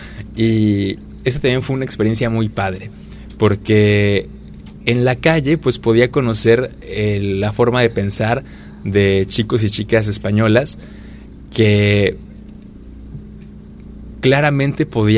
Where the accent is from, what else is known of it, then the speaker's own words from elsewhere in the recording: Mexico; la primera vez que salí de México